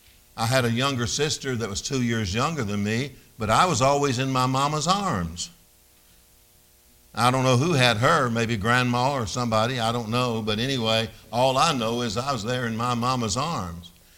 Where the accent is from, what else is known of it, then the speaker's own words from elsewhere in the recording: Muhlenberg County, Kentucky, United States; born there; I was born in Muhlenberg County, Kentucky, and the first place I was ever taken was to church, little country church.